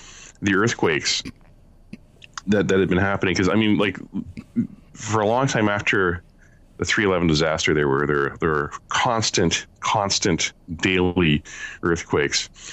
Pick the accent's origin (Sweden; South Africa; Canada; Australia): Canada; now in United States; I live on the West Coast. I live just north of Seattle. So I can actually, I mean, I'm from Canada, but I can see the United States from my house.